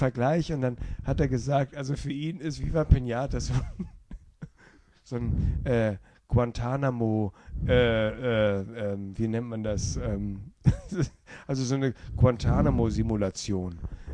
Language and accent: German; Hamburg, Germany; aus meiner Heimatstadt Hamburg